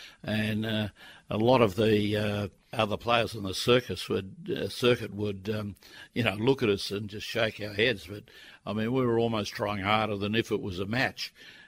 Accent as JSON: {"language": "English", "country": "Australia", "said": "that's why Australians were always close together, because you'd leave Australia and we'd be away for 8 months."}